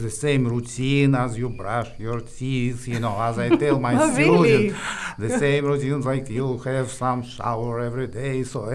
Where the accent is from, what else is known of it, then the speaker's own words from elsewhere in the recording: Uzbekistan; English is a second language; now in Macau, China; As our hostel, I am from Uzbekistan. I'm violinist, basically the same, yes. And I live in Macau, which is near Hong Kong.